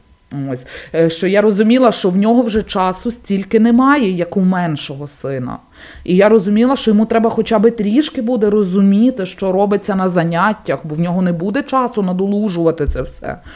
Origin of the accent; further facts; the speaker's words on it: Lviv, Lviv Oblast, Ukraine; я сама родом зі Львова. Мої батьки, вся моя родина, бабуся з дідусем з Львівської області, мама зараз з татом, і вся родина живе у Львові.